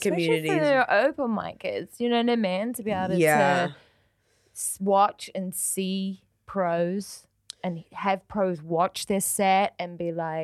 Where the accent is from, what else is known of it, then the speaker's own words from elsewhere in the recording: New Zealand; Yeah, because we're really talkative people, Kiwis.